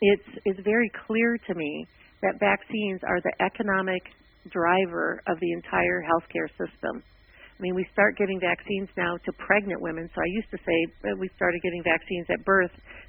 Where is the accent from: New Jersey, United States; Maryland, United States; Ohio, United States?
Ohio, United States; Cleveland; I live here in Cleveland, Ohio now. I've lived most of my life. I was born in Ohio, and I've lived most of my life here.